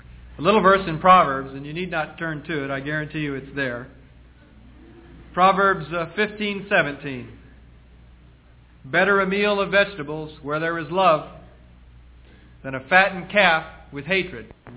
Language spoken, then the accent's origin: English; United States; That I, as an American, that sit down to thank God for the blessings that I have in my freedom